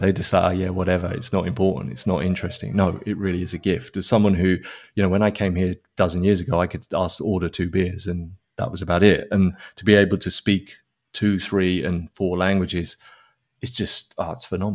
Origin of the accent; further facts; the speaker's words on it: England, United Kingdom; accent: English; So I still have like an English accent, and as my accent improves over time, that's great. But I still have this kind of British mouth that makes British sounds